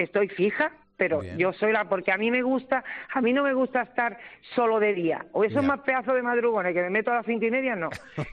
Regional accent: Cádiz, Andalusia, Spain; Soy de Cai.

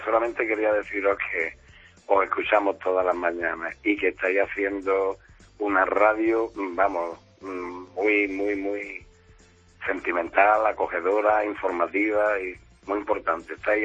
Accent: Bérchules, Andalusia, Spain; en mi pueblo donde yo vivo, natal, bueno, donde yo me he criado, que es un pueblo de la Alpujarra que se llama Belchure

